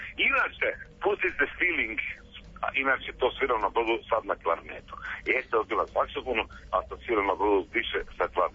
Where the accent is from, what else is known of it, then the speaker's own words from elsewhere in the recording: Hungary; Serbian is a second language; izvinite, ja sam Mađar, ja svađam sa padežom.